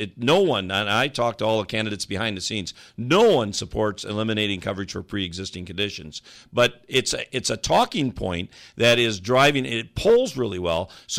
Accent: Minnesota, United States; You know, I'm from Goodhue County. We have one provider down there.

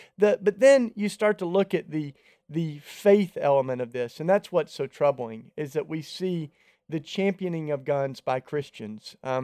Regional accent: Tennessee, United States; And in my home state of Tennessee, Tony, some of these pastors are saying, bring your guns to church.

